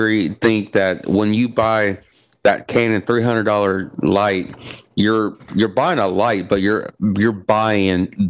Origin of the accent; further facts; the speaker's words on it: Houston, Texas, United States; now in College Station, United States; I'm from Houston, but I live in College Station or okay. Bryan area.